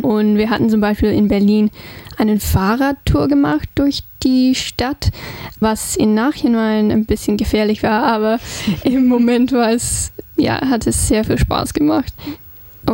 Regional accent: Brisbane, Queensland, Australia; German is a second language; Ich komme aus Brisbane. Ich bin Uni-Studentin. Ich lerne Deutsch und Kriminologie

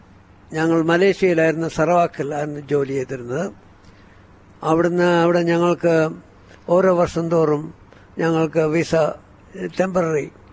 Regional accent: Kerala, India; ആ സമയത്ത് രണ്ട് മലയാളികളാണ്, ഞാനും അദ്ദേഹം മാത്രമേ ഉള്ളൂ മലയാളി. ഞാൻ രണ്ടാമത്തെ

